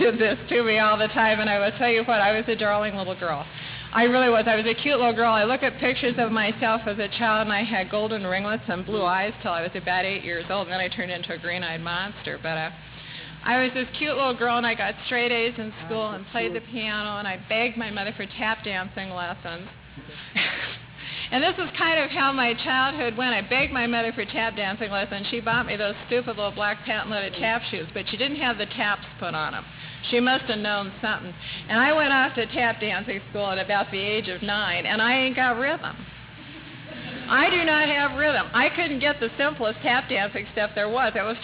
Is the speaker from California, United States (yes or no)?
yes; Long Beach, California, United States; and I grew up in Long Beach, and my mother still flies a Confederate flag on the kitchen door.